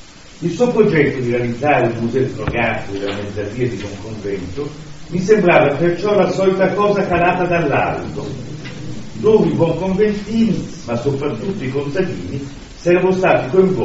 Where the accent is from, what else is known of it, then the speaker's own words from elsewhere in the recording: Milan, Lombardy, Italy; con una monotonia degna da buon milanese lombardo da fatto quarti, quale sono io